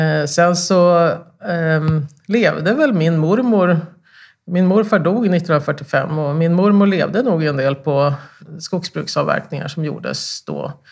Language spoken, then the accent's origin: Swedish; Örnsköldsvik, Västernorrland County, Sweden; now in Uppsala, Sweden; och jag bor i Uppsala. Jag har mina rötter i norra Sverige. Jag är uppvuxen i Örnsköldsvik och vi har en släktgård i norra Västerbotten där vi också har skog.